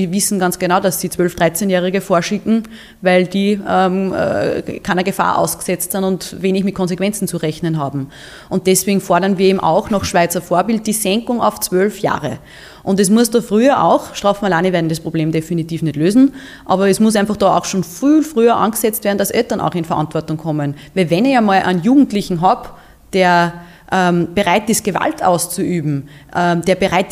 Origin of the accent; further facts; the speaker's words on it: Upper Austria, Austria; In Oberösterreich, in meinem Heimatbundesland